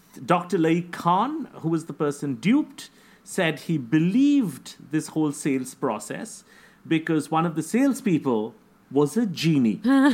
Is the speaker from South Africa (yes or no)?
no; India; So I'm from India